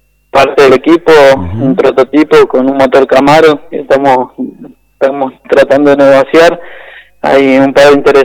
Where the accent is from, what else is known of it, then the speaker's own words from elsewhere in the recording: Argentina; acá como buenos argentinos tenemos una gran ayuda de nuestros sponsors